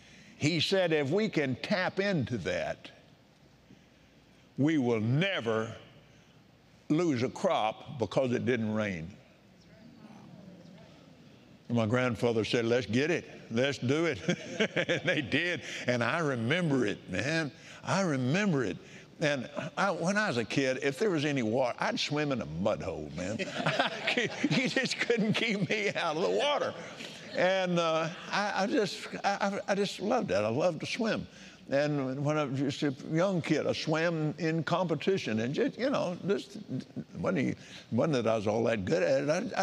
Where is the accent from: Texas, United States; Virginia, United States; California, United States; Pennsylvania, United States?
Texas, United States; Now, I was raised, as most of you know by now, I was raised out in West Texas.